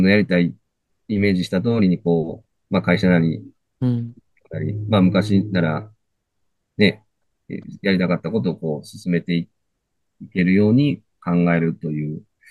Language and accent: Japanese; Shiga, Japan; その琵琶湖と山に挟まれたすごい田舎の地域で生まれ育ってはいたので、どちらかといえばこう、大自然の中で山に行ったり釣りに行ったりっていうような幼少期ではあったので